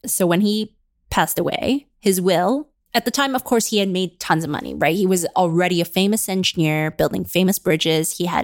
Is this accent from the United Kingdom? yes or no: no; Canada; this might be obvious to all the Americans, but like certainly wasn't obvious to me as a Canadian